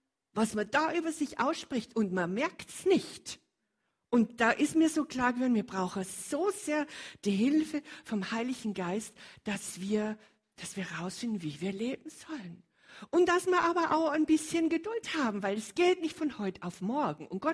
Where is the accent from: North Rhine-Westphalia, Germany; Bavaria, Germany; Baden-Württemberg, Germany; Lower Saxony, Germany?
Bavaria, Germany; Eben, ich komme aus Bayern und die Bayern können auch ganz schön Sachen sagen